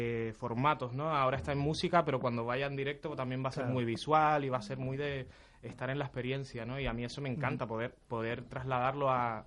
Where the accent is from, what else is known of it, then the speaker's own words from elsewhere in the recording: Las Palmas, Canary Islands, Spain; siempre fue en Las Palmas, ¿no?, de donde yo soy